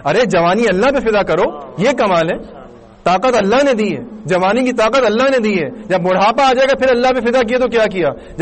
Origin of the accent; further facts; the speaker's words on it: Karachi, Sindh, Pakistan; میں کراچی سے آیا ہوں